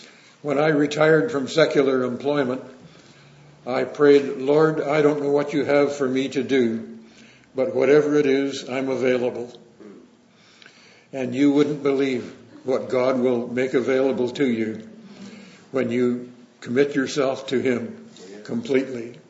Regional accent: Orillia, Ontario, Canada; And we are from Orillia, Ontario, which is about 80 miles north of Toronto.

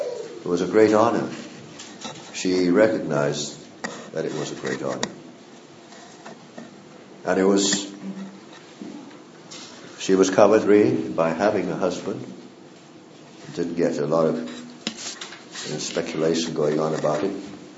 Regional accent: Argentina; But I was born and raised in Argentina.

